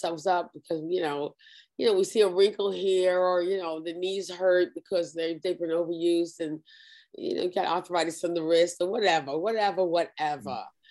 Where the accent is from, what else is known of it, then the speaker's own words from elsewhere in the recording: New York City, New York, United States; And so I grew up in New York City when it was a great time to be here, to be a kid who was interested in the arts.